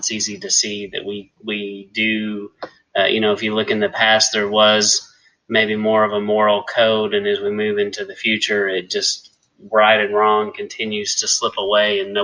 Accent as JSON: {"language": "English", "region": "Texas", "country": "United States", "said": "You know, I'm from Texas, and speaking of, I don't know if they say this in Pennsylvania, hang your hat on that."}